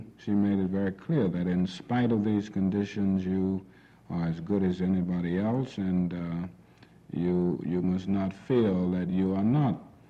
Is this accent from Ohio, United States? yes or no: no; Atlanta, Georgia, United States; I was raised and grew up on Auburn Avenue in Atlanta, and in front of our house was a store, and this store was owned and operated by one of the white citizens of Atlanta.